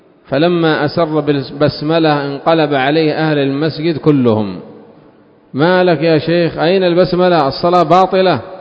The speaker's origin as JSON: {"language": "Arabic", "country": "Yemen", "said": "وعندنا في اليمن يسلمون عن اليمين وعن اليسار"}